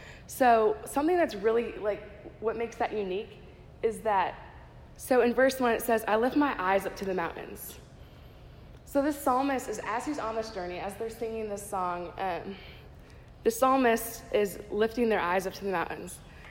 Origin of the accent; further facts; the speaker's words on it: Minnesota, United States; nobody had ever heard of it because I'm from Minnesota.